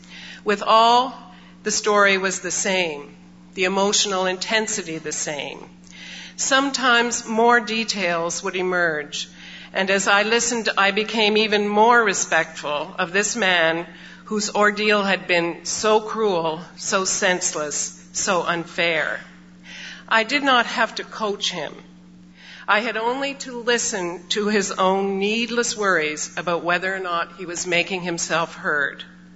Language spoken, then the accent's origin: English; Ontario, Canada; I'm from Frozen, Ontario